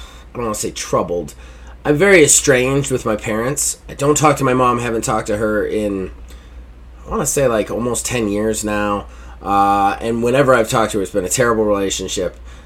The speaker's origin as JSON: {"language": "English", "region": "Michigan", "country": "United States", "moved": "yes", "said": "I'm from Michigan originally, so..."}